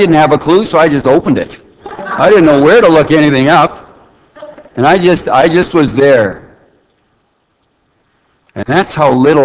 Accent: Saskatoon, Saskatchewan, Canada; I was from Saskatoon. I thought, what if they know me?

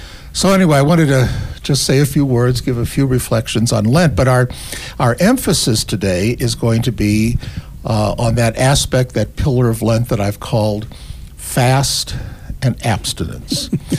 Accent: Ireland; Well, being Irish, I would like to say it's a solemnity. It is in Ireland.

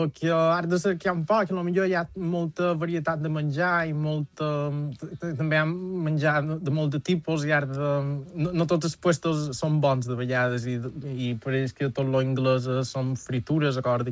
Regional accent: Manacor, Balearic Islands, Spain; moved away as an adult; now in Brighton, United Kingdom; De Manacor.

